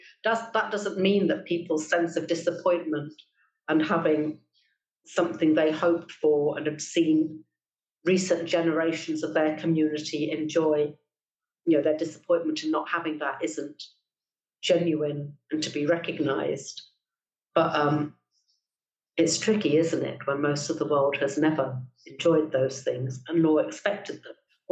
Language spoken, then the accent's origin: English; Leicester, East Midlands, United Kingdom; also born or lived in Birmingham; I live in London now, and London is very different from the rest of Britain. And I lived in the Midlands, in Birmingham, and I grew up in Leicester, and I lived in Birmingham for 20 plus years, 22 or 23 years